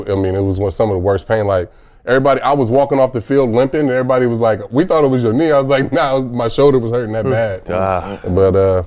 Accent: Vallejo, California, United States; Yeah, so I grew up in Vallejo, California, and it's a big sports town.

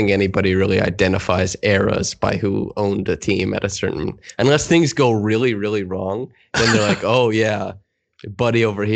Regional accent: Saskatchewan, Canada; and I'm from Saskatchewan, I am well aware

